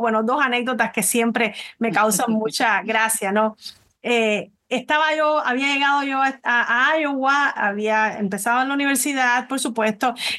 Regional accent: Cuba; nosotros los cubanos, yo soy originalmente de Cuba

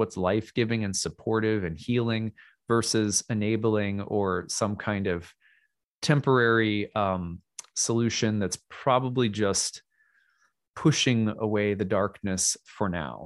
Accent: Minnesota, United States; I love Minnesota, you know, I'm a Minnesotan through and through

